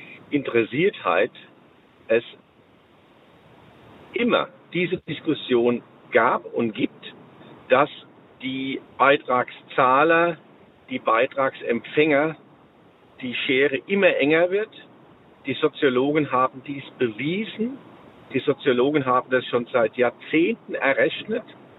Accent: Worms, Rhineland-Palatinate, Germany; ich komme aus Worms.

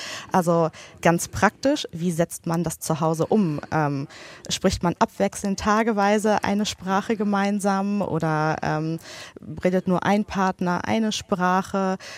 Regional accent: Germany; Ich wurde in Deutschland geboren, ich bin hier aufgewachsen. Ich habe einen palästinensischen Vater, meine Mutter ist Jamaikanerin.

